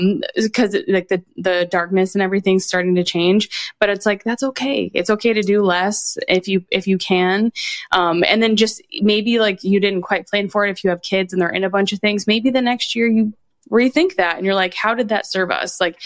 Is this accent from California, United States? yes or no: no; Connecticut, United States; now in US South; I know I live in the South, guys. I know. But I'm from Connecticut. So I spent my whole life being very cold.